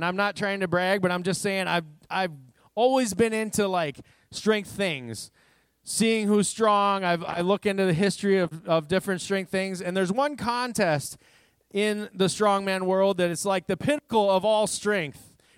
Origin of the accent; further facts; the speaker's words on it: Rushford, Minnesota, United States; And it was growing up in Rushford, Minnesota, we were right in the bluff country.